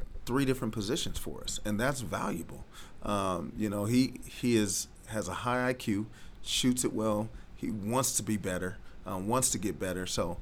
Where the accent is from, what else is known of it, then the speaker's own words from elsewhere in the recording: Riverside, California, United States; so being born and raised in Riverside